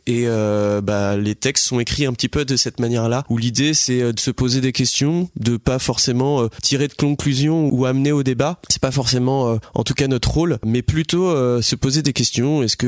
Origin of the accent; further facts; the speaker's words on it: France; on est français